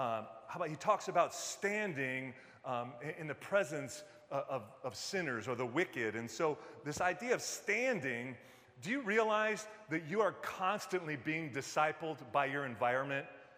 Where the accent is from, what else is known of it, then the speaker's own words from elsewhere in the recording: Detroit, Michigan, United States; accent: Northeastern; I'm from the Midwest, Detroit, but by God's grace, I got rid of that awful Midwest accent. And now I got the cool Northeastern accent